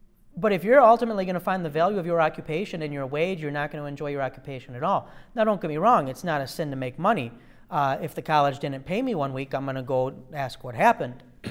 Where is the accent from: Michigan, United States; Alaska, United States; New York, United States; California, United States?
Michigan, United States; Detroit; Detroit, I grew up in the Detroit area, and Detroit had a little stretch where they fell behind for a bunch of reasons and there wasn't garbage pickup.